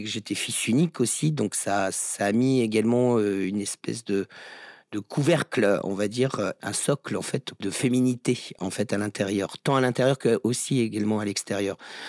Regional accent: Tours, Centre-Val de Loire, France; Comme à la base, en fait, je suis de Tours, originaire

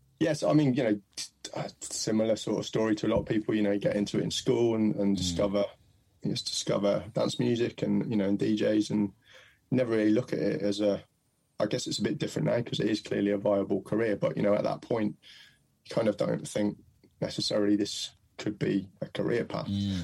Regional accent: Wales, United Kingdom; I am Welsh. My parents are from London, but I'm Welsh, yeah.

